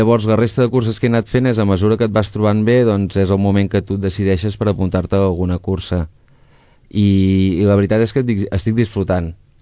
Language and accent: Catalan; Banyoles, Catalonia, Spain; now in Sabadell, Spain; jo curiosament no sóc de Sabadell, sóc de Banyoles.